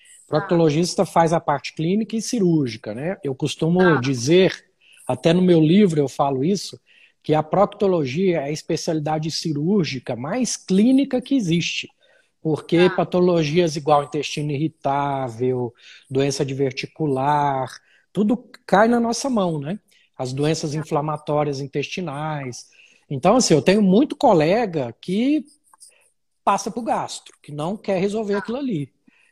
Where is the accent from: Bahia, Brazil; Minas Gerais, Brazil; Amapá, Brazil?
Minas Gerais, Brazil; Uberlândia; sou natural de Uberlândia